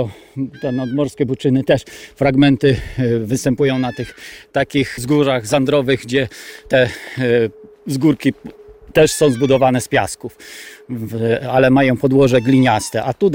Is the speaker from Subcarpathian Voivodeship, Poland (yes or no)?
no; Tomaszów Lubelski, Lublin Voivodeship, Poland; born there; przypominają mi moje rodzinne strony okolic Tomaszowa Lubelskiego.